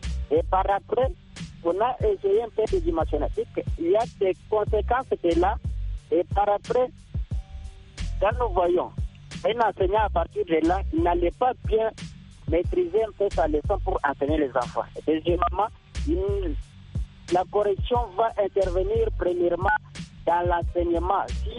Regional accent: DR Congo; chez nous en RDC.

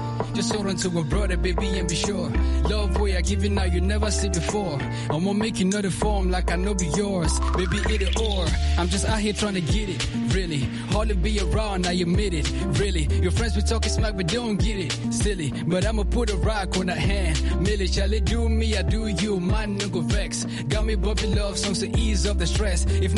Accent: Cameroon; Non, moi j'aime bien mon pays

